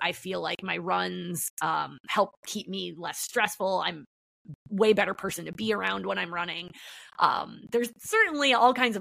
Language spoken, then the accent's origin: English; Midwest, United States; I'm from the Midwest.